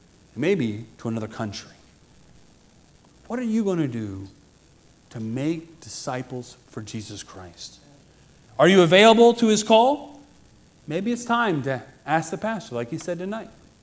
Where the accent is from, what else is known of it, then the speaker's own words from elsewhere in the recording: West Virginia, United States; I'd never been out of the country. I grew up in West Virginia.